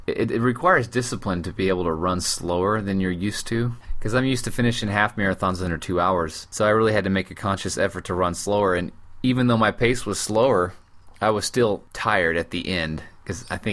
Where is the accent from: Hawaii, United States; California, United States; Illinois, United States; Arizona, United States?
California, United States; Modesto; I grew up in Modesto, believe it or not.